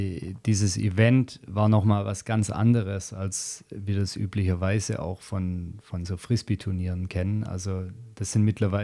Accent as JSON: {"language": "German", "region": "Baden-Württemberg", "country": "Germany", "tie": "born or raised there", "said": "Ich bin hier in der Nähe von Stuttgart eben aufgewachsen."}